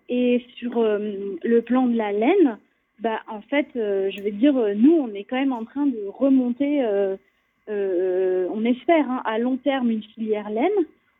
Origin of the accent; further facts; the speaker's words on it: Paris, Île-de-France, France; Je suis une vraie Parisienne. Je suis vraiment née dans Paris intramuros.